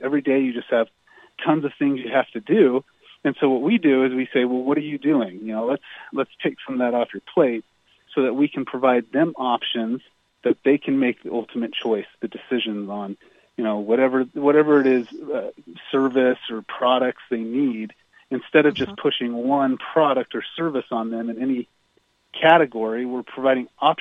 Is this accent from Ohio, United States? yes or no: yes; Ohio, United States; also born or lived in Oregon; I grew up in Ohio and then Oregon and now Utah.